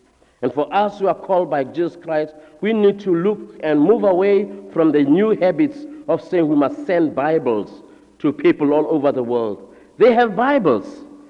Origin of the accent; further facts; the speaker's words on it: South Africa; They have been born and brought up in South Africa. They are just as African as I am.